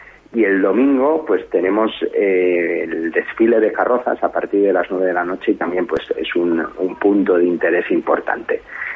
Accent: La Rioja, Spain; tanto los sorianos como los riojanos, para acercarnos ambos a nuestras capitales, y que estamos muy cerquita, y que, bueno, ya saben los sorianos que somos tan acogedores como ellos

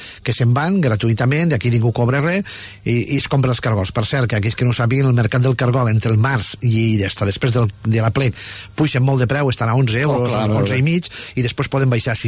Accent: Lleida, Catalonia, Spain; he dit que soc de Lleida o de l'Èrida, que és igual

